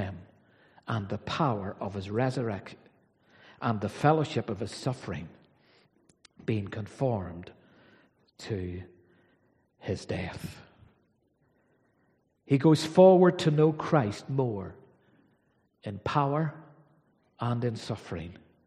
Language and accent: English; Belfast, Northern Ireland, United Kingdom; when I was a little boy growing up in East Belfast, I lived in a little street.